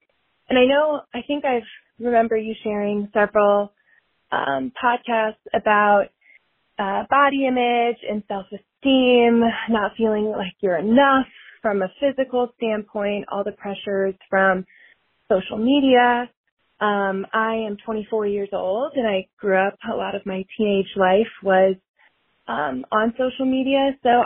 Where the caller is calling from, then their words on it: Colorado, United States; I'm calling in from Colorado.